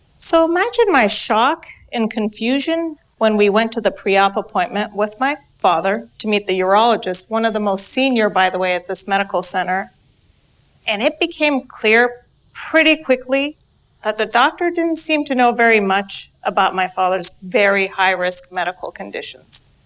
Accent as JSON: {"language": "English", "region": "Midwest", "country": "United States", "tie": "born or raised there", "said": "a young girl from the Middle East deals with growing up in the Midwest"}